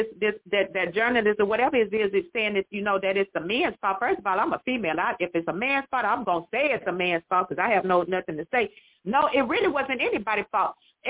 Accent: Texas, United States; I'm from Texas, born and raised.

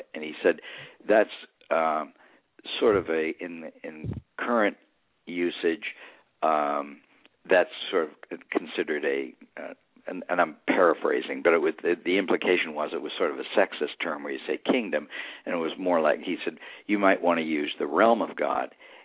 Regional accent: Ohio, United States; I grew up in Ohio, and I went back actually for a reunion

